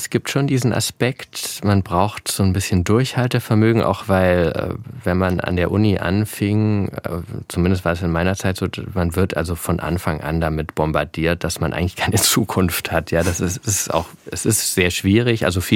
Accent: Baden-Württemberg, Germany; ich bin aufgewachsen in Süddeutschland, da im ländlichen Oberschwaben, und es war einfach ja auch so ein altes Bauernhaus

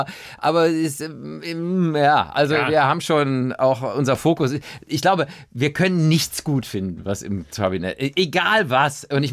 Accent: Cologne, North Rhine-Westphalia, Germany; weil ich ja als Kölner

